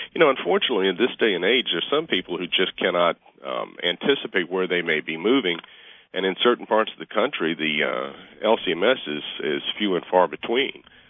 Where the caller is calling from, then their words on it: Roanoke, Virginia, United States; I'm calling from Roanoke, Virginia.